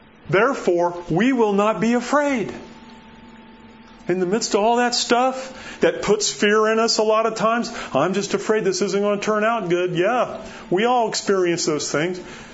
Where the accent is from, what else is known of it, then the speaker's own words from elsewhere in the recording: Florida, United States; I grew up in Florida. I know what hurricanes are.